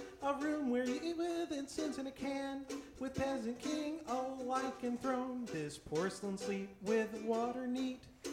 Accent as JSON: {"language": "English", "region": "the South", "country": "United States", "said": "I literally cannot. I am from the South, and I think it might be against the law for me to do that."}